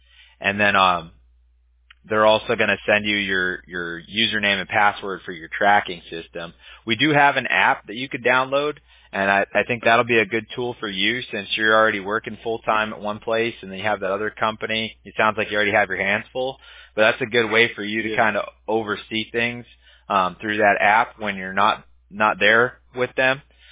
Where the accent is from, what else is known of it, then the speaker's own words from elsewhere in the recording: Big Bear, California, United States; I grew up in Big Bear, which is in the mountains in California.